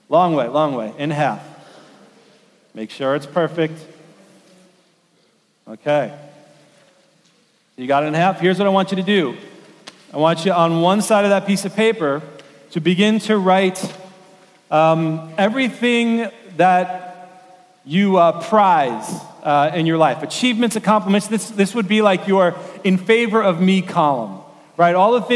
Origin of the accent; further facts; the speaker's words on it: New York City, New York, United States; I'm from New York City, so that's like my claim to fame